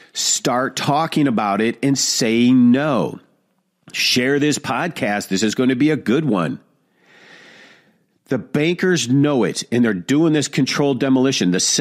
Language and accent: English; Detroit, Michigan, United States; I grew up middle class in Detroit, so I truly understand. We had a phenomenal life.